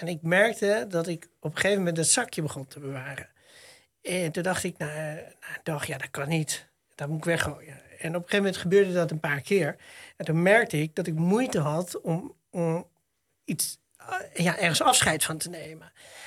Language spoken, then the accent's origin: Dutch; Amsterdam, North Holland, Netherlands; Ik kom uit Amsterdam, mag ik dat soort geintjes.